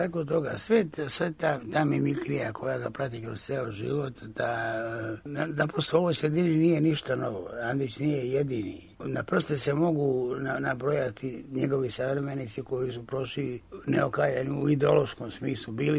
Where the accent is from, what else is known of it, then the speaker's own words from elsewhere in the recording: Užice, Šumadija and Western Serbia, Serbia; mi smo iz Užica i tako